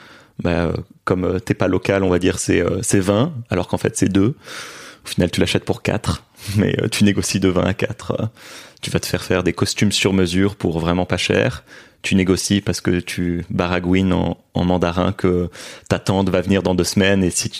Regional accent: Brussels, Belgium; also born or lived in Beijing; Et du coup, j'ai grandi à Bruxelles, en Belgique, mais on a vécu 3 ans avec ma famille.

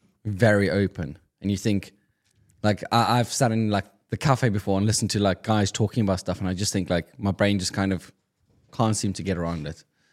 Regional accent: South Africa; first language Afrikaans; Yeah, but it's so I'm being South African, and Afrikaans, kind of like talking about feelings seems like the biggest no ever.

